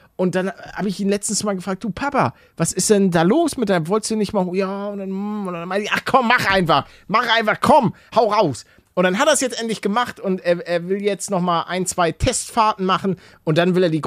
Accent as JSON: {"language": "German", "region": "Hamburg", "country": "Germany", "tie": "born or raised there", "said": "ich bin gebürtiger Hamburger Und mein Vater und auch noch meine Mutter, die wohnen eben in Hamburg beziehungsweise in der Nähe."}